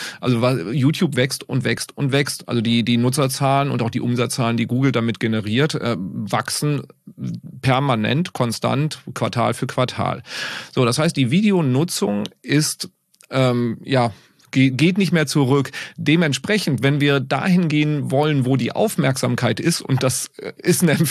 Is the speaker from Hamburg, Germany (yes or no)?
no; North Rhine-Westphalia, Germany; Doch, ich komme aus dem Sauerland